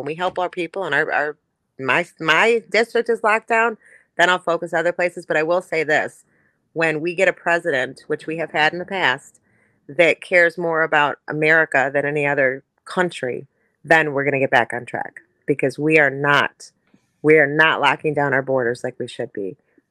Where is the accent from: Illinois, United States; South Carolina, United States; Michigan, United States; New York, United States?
Michigan, United States; Detroit; So I grew up in Southwest Detroit.